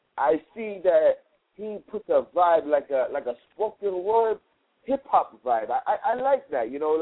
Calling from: Kazakhstan; Oh, this is my first time. I'm calling from Kazakhstan.

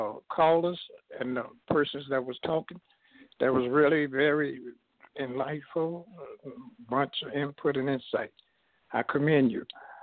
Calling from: Chicago, Illinois, United States; I'm calling from Chicago.

